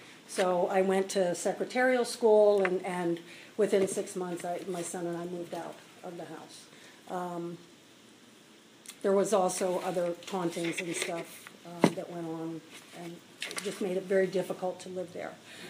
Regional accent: East Coast, United States; born there; But I'll go back to my background. I was born on the East Coast.

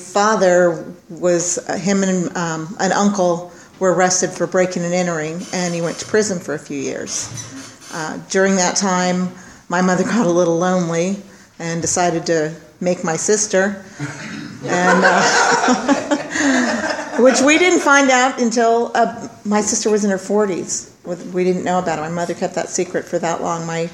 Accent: Oildale, California, United States; also born or lived in Bakersfield; I was born in Bakersfield a long, long time ago on a stormy day. And it was a long time ago, really. And I lived in Oildale

